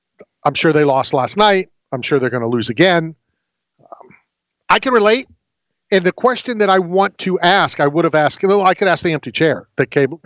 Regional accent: St. Petersburg, Florida, United States; also born or lived in Philadelphia; I'm from Philly. I grew up in St. Pete, Florida.

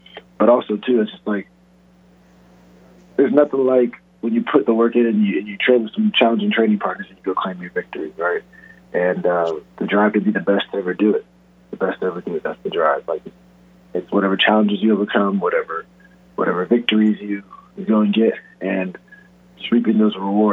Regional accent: Fort Lauderdale, Florida, United States; born there; I live in Deerfield Beach, and I was born in Fort Lauderdale, but I live in Deerfield Beach, so it's just the next, like, two towns up.

